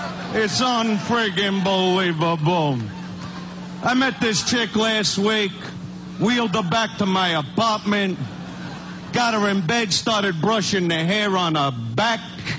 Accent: Brooklyn, New York, United States; born there; I'm here to say I was born in Brooklyn, Sheepshead Bay.

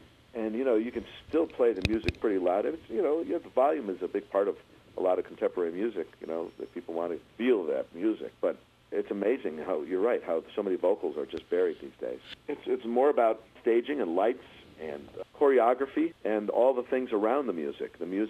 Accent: Connecticut, United States; I grew up in Connecticut, so that's our neighborhood.

